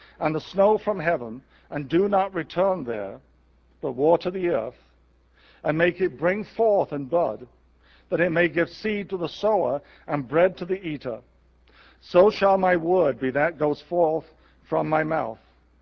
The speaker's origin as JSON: {"language": "English", "region": "England", "country": "United Kingdom", "said": "And in England, you know, right now there's a recession on, and the average income where I come from is about $16,000 a year"}